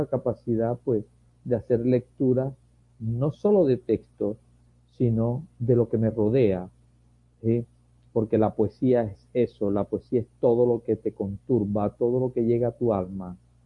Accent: Caribbean coast, Colombia; Pero nosotros no, nosotros somos costeños de Barranquilla, costeños de Lorica, costeños, sí, de Cartagena, costeños de La Guajira.

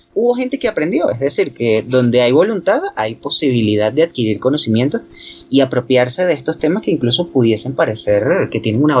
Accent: Venezuela; moved away; cuando vivía en Venezuela, porque yo soy originalmente de Venezuela

